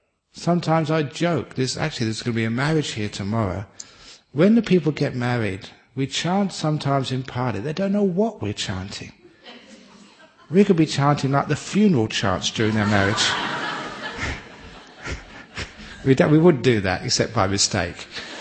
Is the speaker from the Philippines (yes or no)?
no; Thailand; one of my fellow monks, I grew up with him in Thailand, he told me this story.